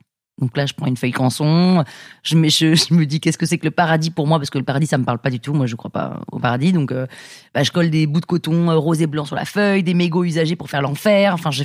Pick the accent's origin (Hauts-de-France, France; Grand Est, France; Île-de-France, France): Île-de-France, France; Paris; also born or lived in London, United Kingdom; Et moi, je suis née à Londres. Et donc, ils ont passé 15 ans à Londres. Moi, je suis partie à 8 ans de Londres. Et après, ils sont arrivés à Paris